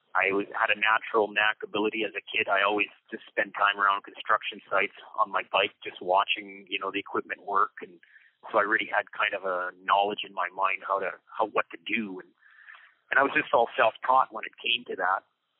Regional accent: Claresholm, Alberta, Canada; So, basically I grew up in a little town called Clairsome, Alberta, born and raised there.

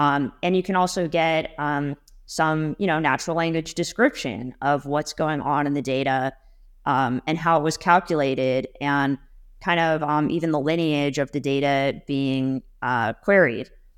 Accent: California, United States; So yeah, I grew up in the Silicon Valley, basically South Bay. We moved to LA, you know, a little later, but that's really where I grew up.

